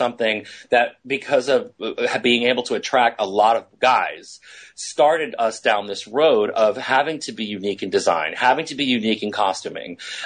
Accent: New York City, New York, United States; I'm from New York City originally.

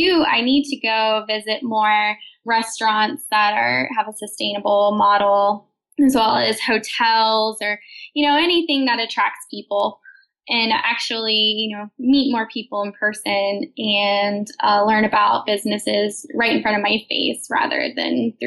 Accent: Switzerland; now in United States; So I'm from Switzerland. I'm a citizen. I'm dual of America.

